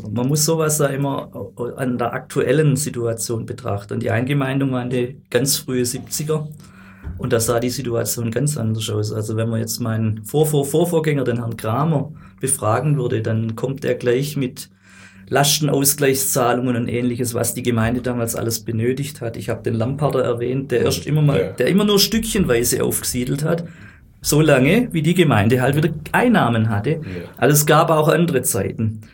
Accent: Stuttgart, Baden-Württemberg, Germany; Ja, ich bin ja gebürtiger Stuttgarter, ich muss da still sein.

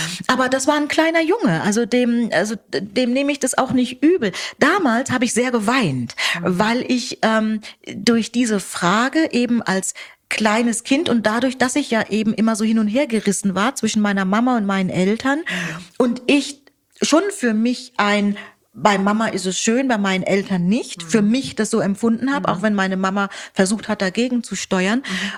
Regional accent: Buxtehude, Lower Saxony, Germany; also born or lived in Nigeria; Oder bei uns in Buxtehude, wir hatten so einen kleinen Schrebergarten und dort im Garten zu essen, das war für uns immer das Größte

